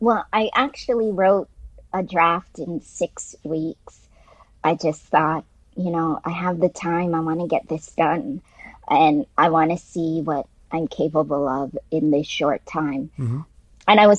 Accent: Canada; these stories are Canadian because I'm Canadian.

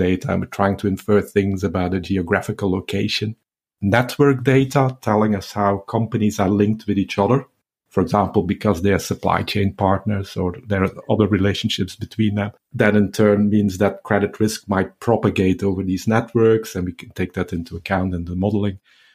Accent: Belgium; English is a second language; moved away as an adult; now in Southampton, United Kingdom; I've been living and working in Southampton for a long time now, actually. It was back in 2004 that I moved from my home country, Belgium, where I did my PhD at KU Leuven, to the UK.

